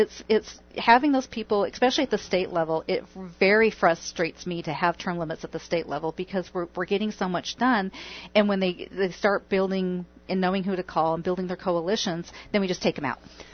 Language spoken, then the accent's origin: English; Tucson, Arizona, United States; also born or lived in Texas; I was raised in Arizona. I grew up in Tucson, and then I lived in Texas.